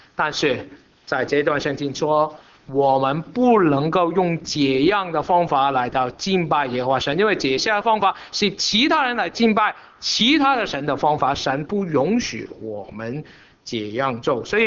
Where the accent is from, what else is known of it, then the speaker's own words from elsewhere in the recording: China; 所以我们中国人有一个曾经这样的成语故事